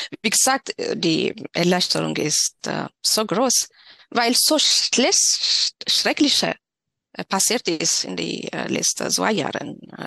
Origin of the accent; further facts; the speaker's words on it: Tigray, Ethiopia; German is a second language; Ich habe geweint, weil ich weiß, was ein Krieg ist. Ich bin in Tigray aufgewachsen.